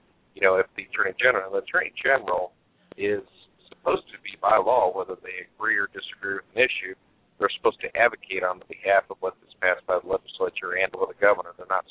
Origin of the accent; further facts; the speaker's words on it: Branson, Missouri, United States; also born or lived in Kansas; I'm a kid that grew up, for the most part, in Southwest Missouri. We came from Kansas when I was fairly young, and basically from the third grade on, I grew up in Branson, Missouri